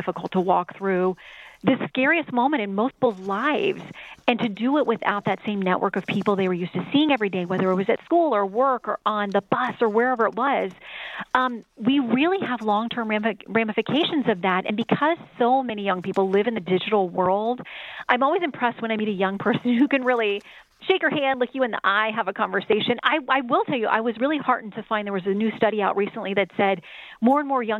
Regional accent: the South, United States; for me, growing up in the South was very much about, I do think you can get more flies with honey.

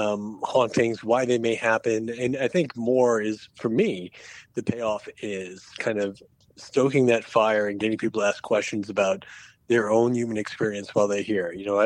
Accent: Rhode Island, United States; I'm definitely a little spoiled growing up in Rhode Island, being in New England here

